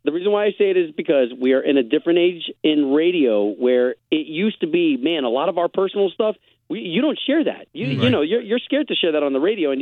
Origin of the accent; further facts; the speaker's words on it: Tampa, Florida, United States; You know, I grew up in Tampa. So I went to high school there at Howard W. Blake School of Performing Arts.